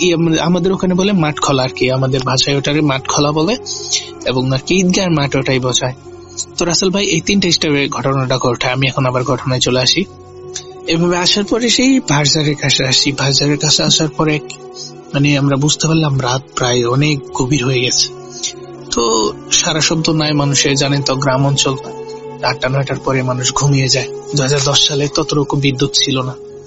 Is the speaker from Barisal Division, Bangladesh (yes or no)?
no; Nalitabari, Mymensingh Division, Bangladesh; now in Dhaka, Bangladesh; আমার গ্রামের বাড়ি হচ্ছে শেরপুর, থানা হচ্ছে নালিতাবাড়ি, গ্রাম রানীগাঁও।